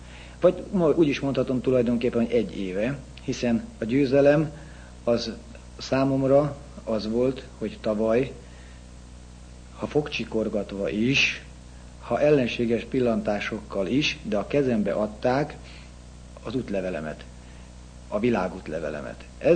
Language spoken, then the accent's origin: Hungarian; Budapest, Hungary; Én városi, azaz zuglói fiú vagyok